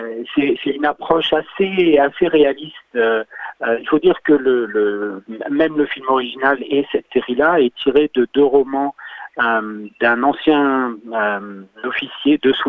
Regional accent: La Rochelle, Nouvelle-Aquitaine, France; Donc moi, je suis originaire de La Rochelle, donc cocorico, ça me fait bien plaisir.

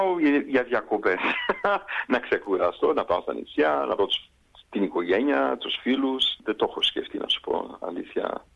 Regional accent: Melbourne, Victoria, Australia; also born or lived in Athens / New York; Μεγάλωσα εδώ, γεννήθηκα στην Αθήνα, ναι. Αλλά εδώ μεγάλωσα όλη τη ζωή μου, εκτός που πήγα στη Νέα Υόρκη για 9 χρόνια.

